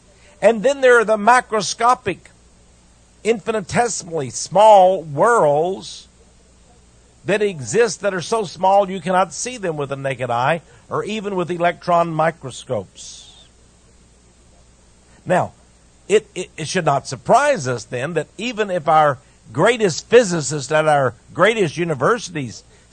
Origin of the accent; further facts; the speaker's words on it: Texas, United States; In fact, you know, I'm from Texas. I love Texas. I think it's the best place to live in the world.